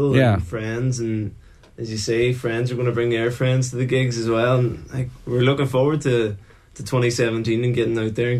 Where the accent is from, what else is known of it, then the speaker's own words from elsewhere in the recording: Castlefin, Ulster, Ireland; like myself and Ronan, we're from Castlefin originally, and we haven't played a gig in Donegal with … so we're looking forward to being on home soil